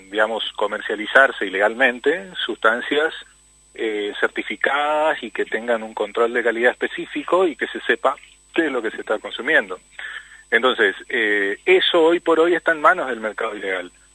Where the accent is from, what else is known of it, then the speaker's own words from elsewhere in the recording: Misiones, Argentina; yo soy de Misiones también, así que sí.